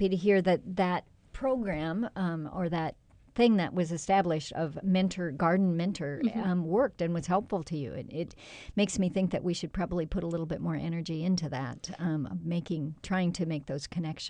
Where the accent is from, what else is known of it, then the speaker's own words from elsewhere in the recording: Minnesota, United States; But the one thing that I keep thinking is that I grew up in Minnesota, and I just had a conversation with one of my family members, and they were talking about the quack grass.